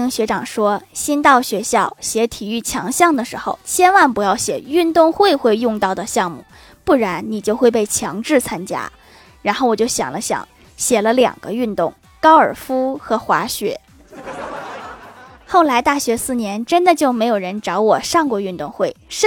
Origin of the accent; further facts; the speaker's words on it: Northeast China, China; 作为东北人，我只吃甜粽。